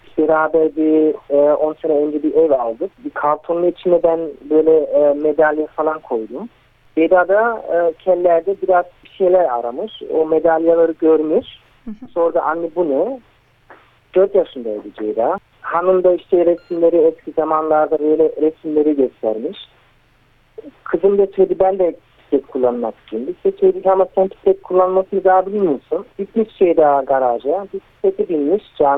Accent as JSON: {"language": "Turkish", "country": "Germany", "tie": "born or raised there", "said": "4 kardeşiyiz. 3 tane ablam var. Almanya'da doğduk hepimiz. Almanya'da okuduk hepimiz."}